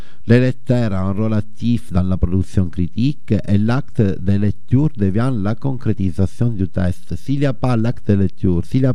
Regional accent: Italy; moi je suis italien, lui il est français. Mais on voit comment, par exemple, pour moi, j'ai 41 ans

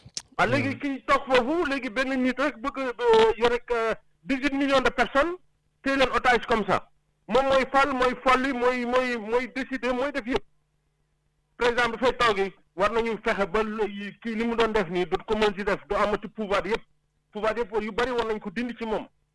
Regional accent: Senegal; Parce qu'on est Sénégalais, moi, je suis Sénégalais.

